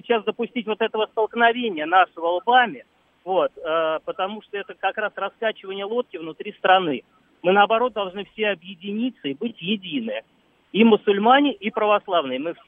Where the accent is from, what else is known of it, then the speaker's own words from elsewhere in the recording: Kosino-Ukhtomsky, Moscow, Russia; Я коренной житель Косино-Ухтомский.